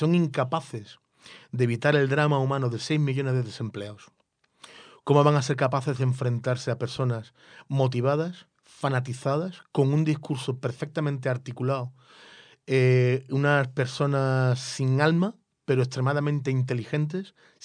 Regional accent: Spain; El presente me avergüenza como español

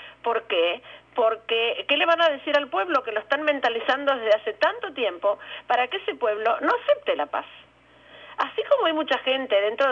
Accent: Argentina; yo soy argentina, por lo tanto, siempre activé la comunidad judía en Buenos Aires.

